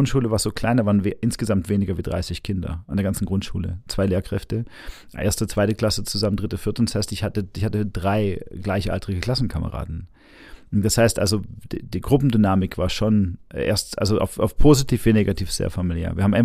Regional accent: Stuttgart, Baden-Württemberg, Germany; Geboren bin ich in Stuttgart. Und dort haben meine Eltern mich sowohl gezeugt als auch am Anfang aufgezogen. Also meine frühe Kindheit bis zur Grundschule. Bis der ersten Klasse Grundschule ist in Stuttgart in Degerloch. Da kommt auch ein bisschen der schwäbische Einschlag, meine ich mal, doch auch durch.

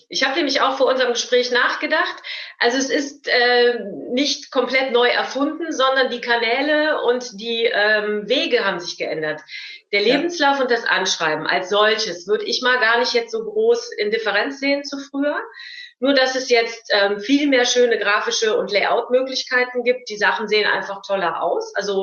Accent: Cologne, North Rhine-Westphalia, Germany; Ich bin aus dem Kölner Raum

